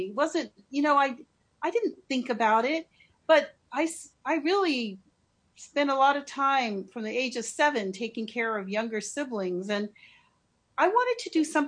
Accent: San Diego, California, United States; also born or lived in Virginia; My dad was in the military. And then I, when I was just a baby, we moved to San Diego. Right, so I grew up in San Diego.

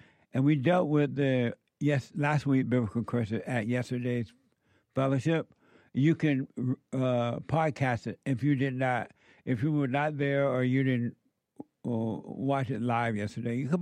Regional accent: Alabama, United States; because growing up in Alabama, I wasn't thinking about these things.

